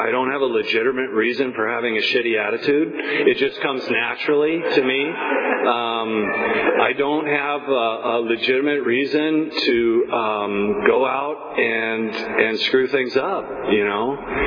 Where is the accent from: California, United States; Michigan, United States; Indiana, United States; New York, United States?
California, United States; Fresno; I'm an alcoholic. And, I'm from Fresno.